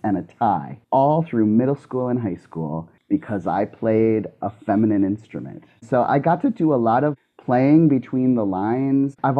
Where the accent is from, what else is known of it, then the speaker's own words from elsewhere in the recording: South Dakota, United States; I grew up in South Dakota where the gender roles were very strict.